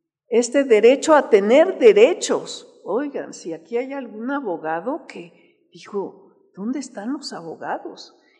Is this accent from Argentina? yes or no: no; Mexico; cómo podemos ser útiles como mexicanos todos para despertar a este país y transformarlo